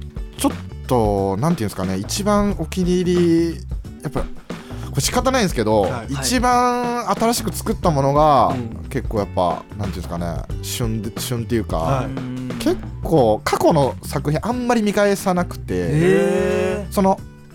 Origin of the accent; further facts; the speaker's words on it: Kochi, Japan; なんとなく僕高知出身で、はい、あんまり娯楽がなくてテレビが好きで